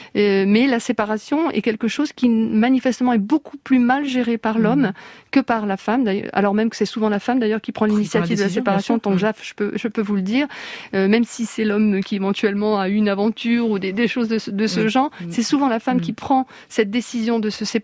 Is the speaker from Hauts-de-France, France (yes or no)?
yes; Hauts-de-France, France; Moi je viens donc du Pas-de-Calais